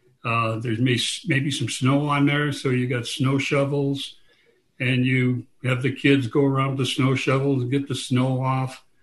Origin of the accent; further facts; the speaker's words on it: St. Paul, Minnesota, United States; I grew up in St. Paul, Minnesota, and it was just something you did in the wintertime.